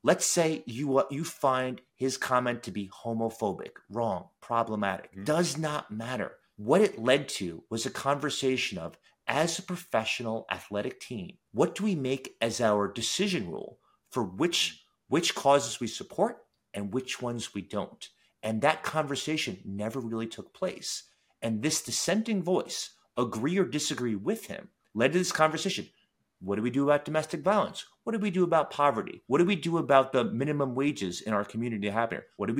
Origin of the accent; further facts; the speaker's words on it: New York, United States; Now, this is Wisconsin. I'm from New York.